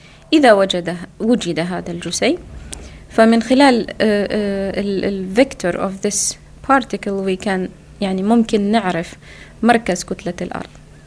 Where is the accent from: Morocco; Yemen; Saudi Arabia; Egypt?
Saudi Arabia; فبالنسبة كوني كسعودية وكإمرأة وعرفت أنه أنا أول سعودية في المجال